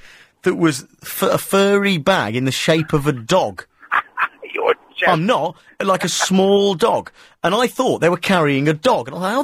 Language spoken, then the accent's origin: English; Midlands, United Kingdom; I grew up in the Midlands